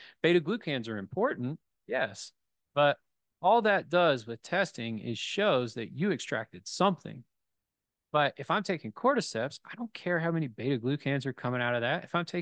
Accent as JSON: {"language": "English", "region": "Appalachia", "country": "United States", "said": "You know, I'm from Appalachia, so we talk about snake oil salesmen"}